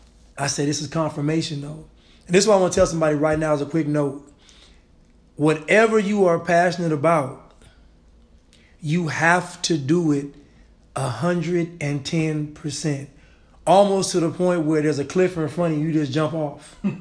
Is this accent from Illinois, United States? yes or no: no; Sacramento, California, United States; Yeah, so I'm basically from Sacramento, California.